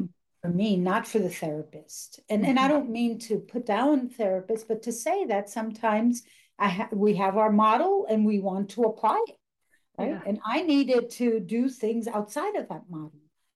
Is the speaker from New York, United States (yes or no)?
yes; New York City, New York, United States; also born or lived in Dominican Republic; Well, I'm from the Dominican Republic, raised in New York City, have been here in the States since I was five.